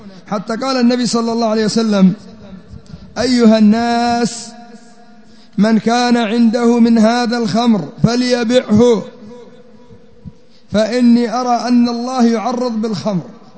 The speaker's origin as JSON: {"language": "Arabic", "country": "Yemen", "said": "حتى المثل عندنا في اليمن يقول لك: ما كان في الماء راح في الماء"}